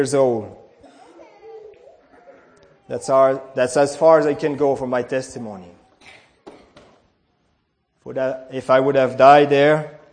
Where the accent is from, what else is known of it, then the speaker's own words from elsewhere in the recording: Quebec, Canada; Where I come from Quebec, that's a province in Canada that is strictly French. 6 million of them. And when I was a boy, early 60s, all there was Catholic.